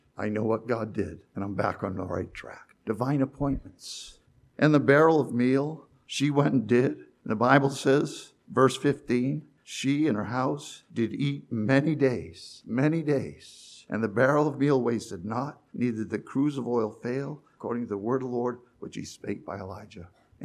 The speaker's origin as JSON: {"language": "English", "region": "Massachusetts", "country": "United States", "tie": "born or raised there", "also_born_or_lived": "New Hampshire", "lives_now": "Connecticut, United States", "said": "when I grew up where I grew up in Massachusetts and living in New Hampshire"}